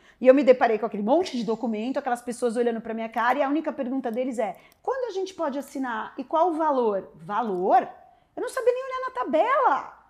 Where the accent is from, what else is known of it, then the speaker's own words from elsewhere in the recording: São Paulo, Brazil; Sou paulistana de feijoada e pizza. Então, eu queria voltar para cá.